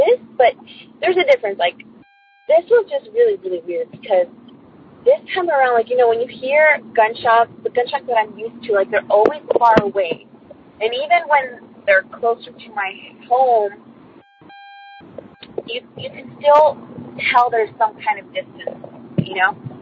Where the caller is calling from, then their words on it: California, United States; I'm calling from California.